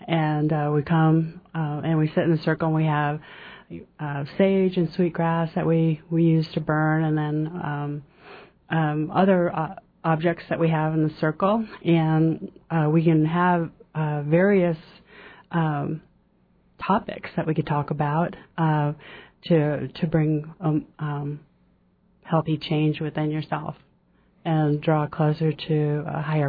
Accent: Ketchikan, Alaska, United States; Well, I was raised in Ketchikan, Alaska

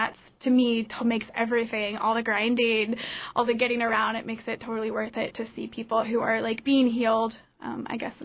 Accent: Wasilla, Alaska, United States; I'm from Wasilla.

